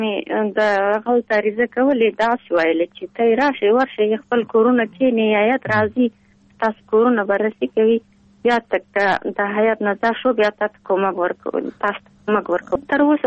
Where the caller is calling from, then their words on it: Pul-e Khumri, Baghlan, Afghanistan; د پلخمري.